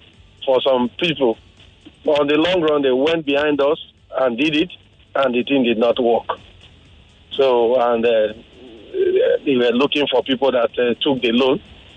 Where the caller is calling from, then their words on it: Lekki, Lagos, Nigeria; I'm calling from Lekki area.